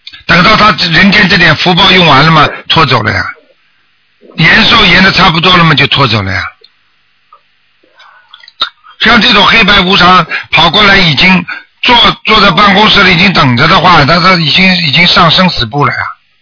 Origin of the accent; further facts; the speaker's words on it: China; 我们中国人有句话，对不对啊？